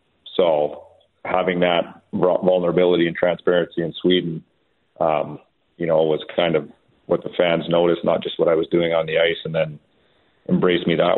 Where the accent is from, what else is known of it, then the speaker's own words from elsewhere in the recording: Canada; I think that's the biggest honor as a Canadian player playing in Europe is to be recognized to play for the Spangler Cup.